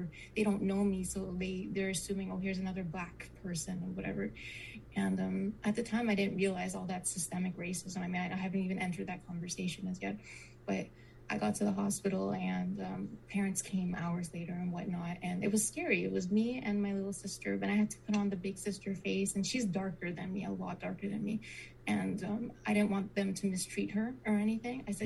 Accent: Trinidad & Tobago; claimed that I am a Trinidadian and I am a mixed girl of many nations and whatnot.

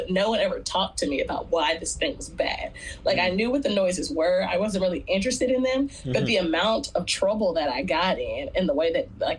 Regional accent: the South, United States; But yeah, growing up in the Bible Belt is a very unique experience

